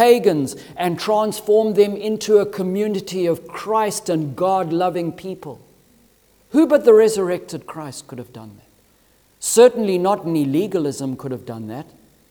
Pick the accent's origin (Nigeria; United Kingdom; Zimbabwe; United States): Zimbabwe; I remember growing up in Zimbabwe, and on a Sunday you would find churches meeting under trees.